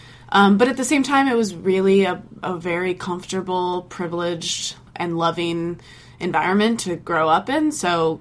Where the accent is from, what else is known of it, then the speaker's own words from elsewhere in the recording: Iowa, United States; And now that I've been living in the U.S. for a few years, which is the longest since I was growing up in Iowa